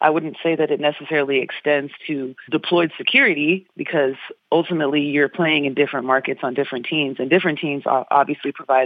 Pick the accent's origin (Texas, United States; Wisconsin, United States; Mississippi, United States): Texas, United States; Houston; We're both from Houston, so there's definitely a shared upbringing between the two of us.